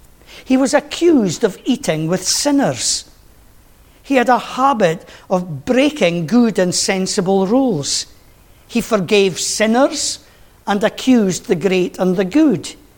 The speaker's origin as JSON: {"language": "English", "region": "Scotland", "country": "United Kingdom", "said": "I am Scottish through and through, I suppose."}